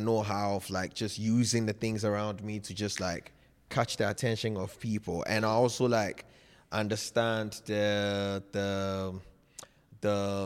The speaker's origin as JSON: {"language": "English", "region": "Volta", "country": "Ghana", "said": "Because I come from the Volta region, which is Aplau. We share border with, like, Togo."}